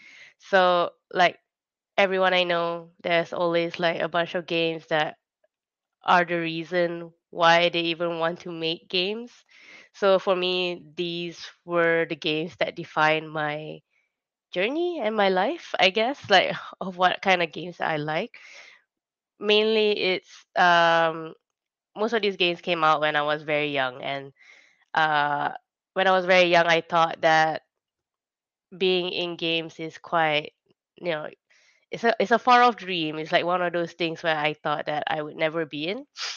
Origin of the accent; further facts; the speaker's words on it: Kuala Lumpur, Malaysia; Hi, everyone. … I'm from Kuala Lumpur, Malaysia, Southeast Asia.